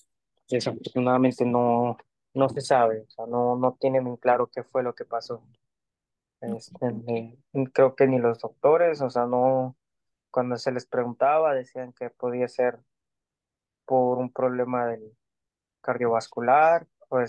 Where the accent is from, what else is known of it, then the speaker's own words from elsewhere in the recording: Mérida, Yucatán, Mexico; now in Canada; Sí, soy de Mérida, Yucatán.